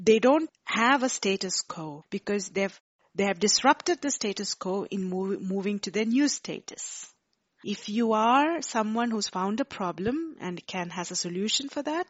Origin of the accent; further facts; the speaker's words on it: India; Every time I go back to my home country, India, I always think about what can I give back.